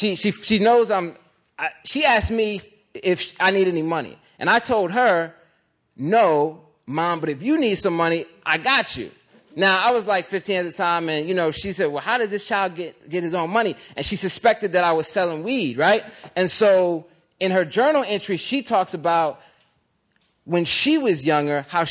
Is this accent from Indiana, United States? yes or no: no; Philadelphia, Pennsylvania, United States; So that's what we called each other growing up in Philly, as you got most of y'all know.